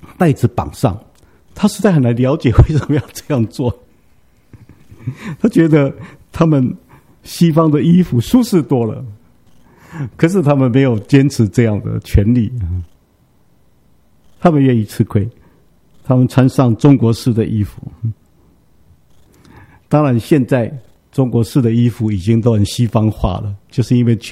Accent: Taiwan; 你知道中国人一直到现在我们台湾人也是这样

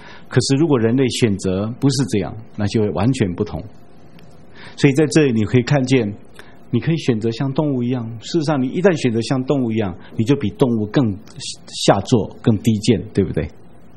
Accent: China; 我们中国人不是都称这个叫做受欲受性嘛？

